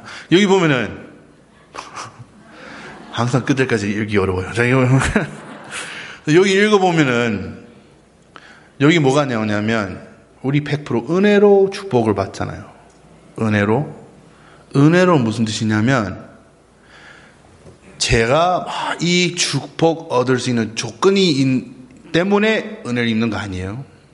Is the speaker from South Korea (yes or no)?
no; United States; Korean is a second language; 여러분, 저는 미국 사람이에요